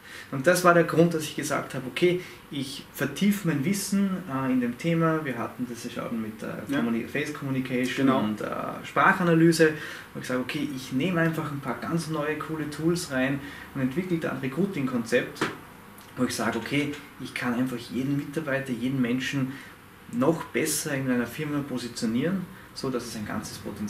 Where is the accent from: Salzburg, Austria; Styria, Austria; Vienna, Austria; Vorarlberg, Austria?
Salzburg, Austria; ich komme aus Salzburg in Österreich.